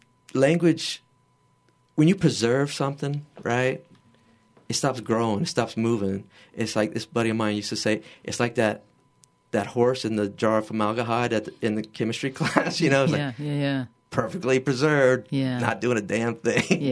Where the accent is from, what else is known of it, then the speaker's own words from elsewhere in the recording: Louisiana, United States; And so I'm a totally Cajun. I'm a Mo from Boudreaux and LeBlanc's.